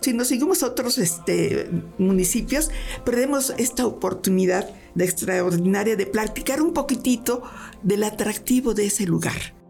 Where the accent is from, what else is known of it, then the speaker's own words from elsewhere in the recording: Mexico City, Mexico; now in Morelos, Mexico; Yo vengo de la Ciudad de México, antes Distrito Federal, y cuando llegué me abrazaron y se los agradezco muchísimo y por eso me enamoré de este lugar.